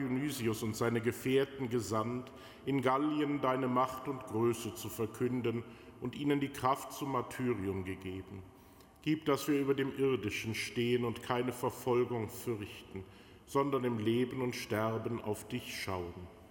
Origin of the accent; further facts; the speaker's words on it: Cologne, North Rhine-Westphalia, Germany; Und was für uns als Kölner mit unserem